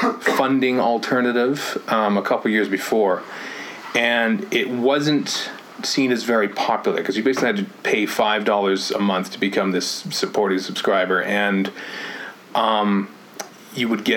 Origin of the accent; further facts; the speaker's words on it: Canada; you know, we're Canadian, so we're kind of humble